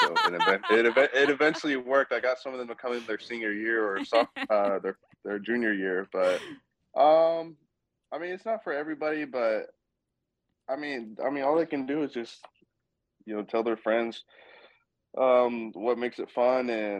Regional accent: Wisconsin, United States; You know, I'm a kid from Wisconsin, and we're not really known for breeding, you know, pure sprinters. So you had me, a Wisconsin kid

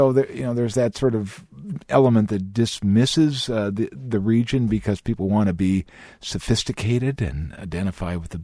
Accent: Rice Lake, Wisconsin, United States; And the same thing was true where I grew up in Rice Lake.

